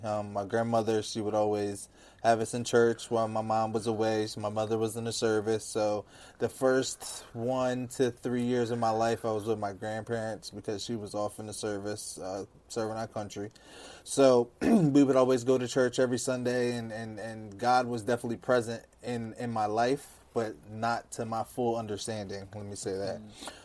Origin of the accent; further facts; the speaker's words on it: Wilmington, Delaware, United States; Okay, well, first, I'm from Wilmington, Delaware.